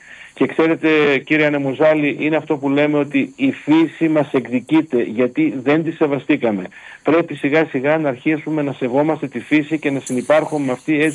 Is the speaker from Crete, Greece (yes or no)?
no; Ioannina, Epirus, Greece